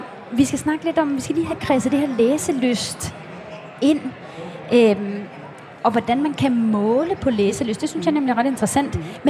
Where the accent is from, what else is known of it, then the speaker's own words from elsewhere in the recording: Vanløse, Capital Region of Denmark, Denmark; jeg voksede op i Vandløse